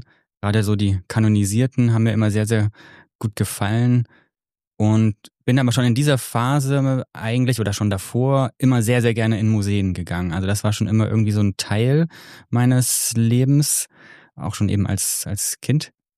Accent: Freiburg im Breisgau, Baden-Württemberg, Germany; ich bin 1985 geboren in Freiburg im Breisgau, also in Baden-Württemberg

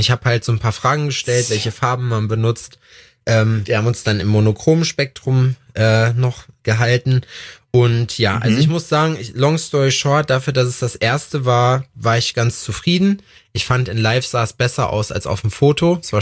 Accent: Thuringia, Germany; wir sind ja aus Thüringen

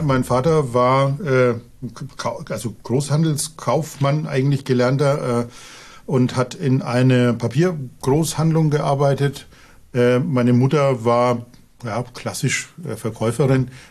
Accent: Neustadt an der Aisch, Bavaria, Germany; born there; Also geboren bin ich in Neustadt an der Aisch. Das ist so ein, naja, ich glaube damals waren es 30.000 Einwohner, jetzt vielleicht ein bisschen mehr. Also recht behütet sozusagen. Da war ich dann auch in der Grundschule die ersten 2,5 Jahre

